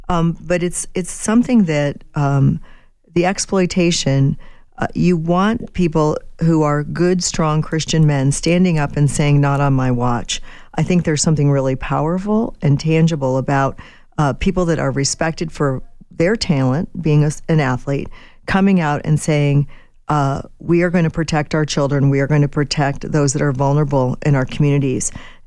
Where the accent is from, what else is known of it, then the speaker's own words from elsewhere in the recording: Buffalo, New York, United States; born there; I was born in Buffalo, and I've always been a Bills fan just because my dad made me.